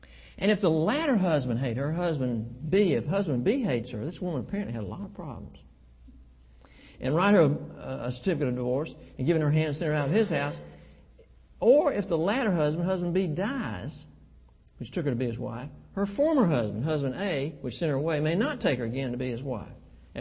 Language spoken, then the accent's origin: English; Augusta, Georgia, United States; Well, I grew up in Augusta.